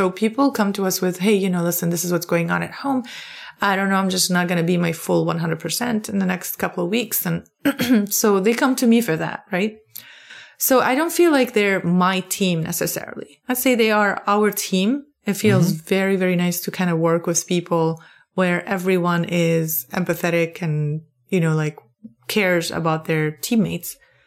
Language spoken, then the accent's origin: English; Lebanon; I grew up in Lebanon. This is like almost always how people expect things from women.